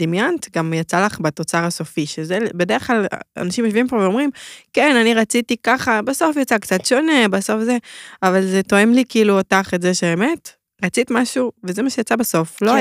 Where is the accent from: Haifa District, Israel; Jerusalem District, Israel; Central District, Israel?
Haifa District, Israel; Hadera; אני באה מחדרה